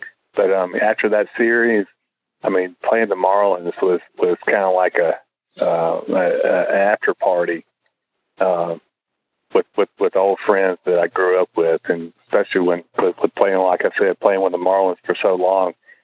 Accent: the South, United States; And me growing up in the South, and all my friends are Braves fans

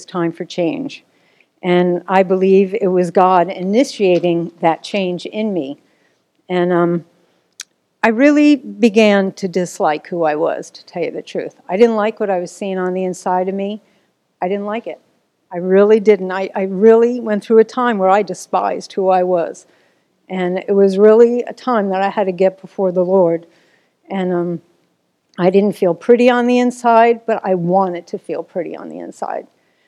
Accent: New Jersey, United States; also born or lived in New York; I was born in New York. Some of you may know this stuff about me, some may not. I was raised in New Jersey, which is about 20 minutes outside of New York.

